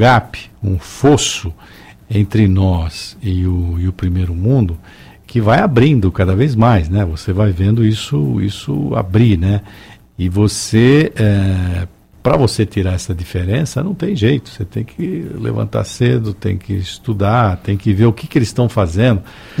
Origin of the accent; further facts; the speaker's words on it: Brazil; é um país, bom, eu sou brasileiro, vou morrer aqui, país maravilhoso e tal, mas é um país atrasado